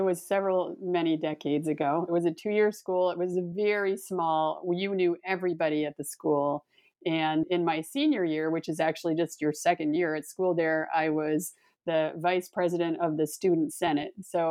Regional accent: Springfield, Vermont, United States; You know, it was pretty ideal. I think maybe mostly because I didn't know anything else, but it was a great place to grow up.

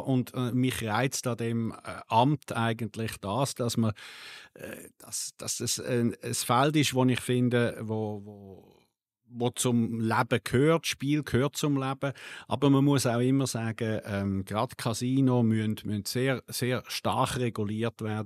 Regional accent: Oberägeri, Zug, Switzerland; ich bin schon noch ziemlich viel zu Oberägeri, aber ich bin dort aufgewachsen und ich fühle mich, es ist meine Heimat. Ich bin sehr wohl in dem Tal

